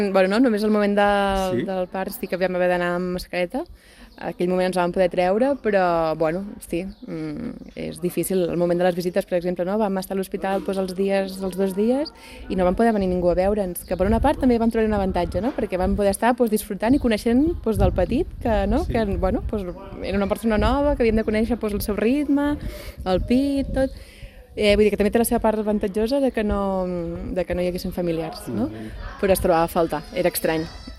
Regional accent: Vilafranca del Penedès, Catalonia, Spain; Ens queda molt a prop, som de Vilafranca, sí?

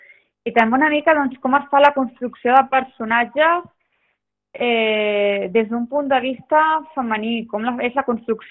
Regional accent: Olèrdola, Catalonia, Spain; Doncs la veritat és que de casa teva, d'on has viscut tota la vida, et convoquin

